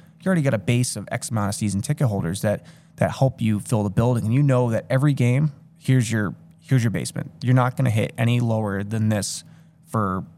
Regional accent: Sutton, Massachusetts, United States; So I'm from Sutton. I still live in Sutton.

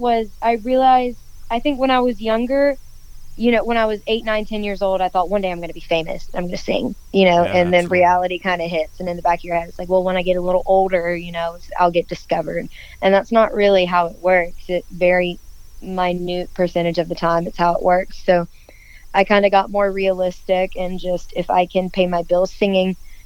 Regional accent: Dothan, Alabama, United States; So I'm from Dothan, Alabama. It is deep southeast corner of Alabama, right next to Florida. I'm born and raised there.

